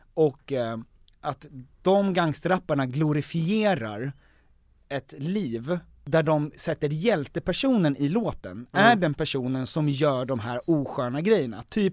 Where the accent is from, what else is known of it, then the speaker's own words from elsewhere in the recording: Danderyd, Stockholm County, Sweden; jag är så jävla från Danderyd.